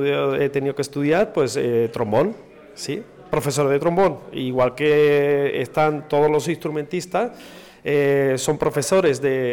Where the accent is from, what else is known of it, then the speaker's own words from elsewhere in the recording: Catral, Valencian Community, Spain; Yo en Alicante, en Catral, en la banda de mi pueblo.